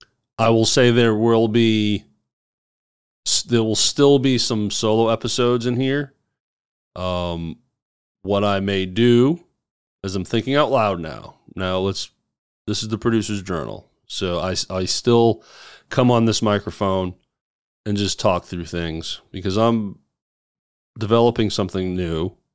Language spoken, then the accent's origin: English; Hernando, Mississippi, United States; now that I have a local studio in my hometown of Hernando, Mississippi.